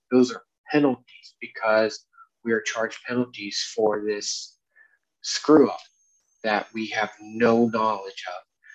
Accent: Ohio, United States; now in Thailand; I am an American living in Thailand. I'm originally from Ohio.

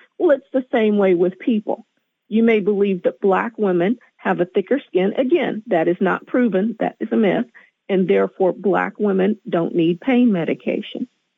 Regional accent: Oklahoma, United States; You know, I'm from Oklahoma.

